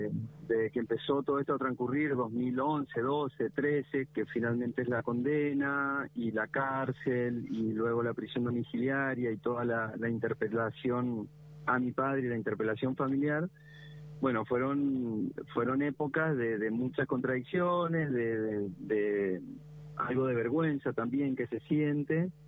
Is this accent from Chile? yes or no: no; Mendoza, Argentina; Yo soy de Mendoza, pude viajar a Buenos Aires